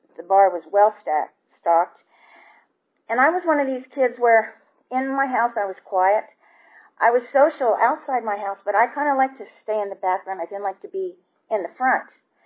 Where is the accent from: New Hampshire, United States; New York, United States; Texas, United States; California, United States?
California, United States; San Diego; born there; I was born in San Diego, California in 1947, one of the early baby boomers.